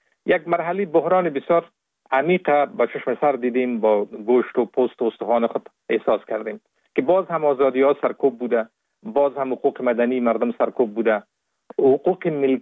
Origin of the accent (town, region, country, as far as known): Kabul, Afghanistan; born there